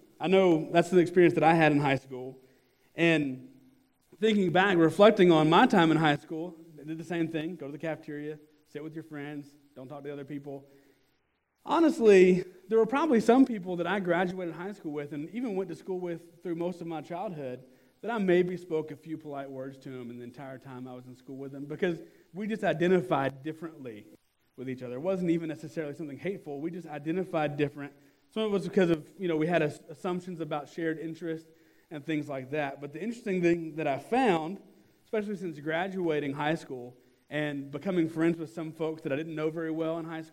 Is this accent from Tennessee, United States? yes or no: yes; Nashville, Tennessee, United States; especially growing up in Nashville, you know, you're not supposed to like Tennessee fans.